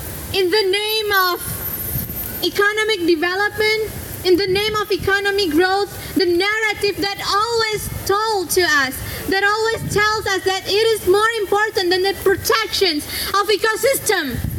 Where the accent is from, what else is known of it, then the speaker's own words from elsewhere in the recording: Aceh, Indonesia; English is a second language; I come from Aceh, the northern tip of Sumatra, Indonesia.